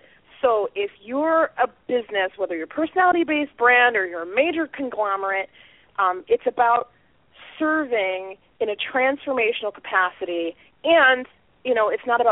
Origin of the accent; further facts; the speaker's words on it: Flint, Michigan, United States; In my hometown of Flint, Michigan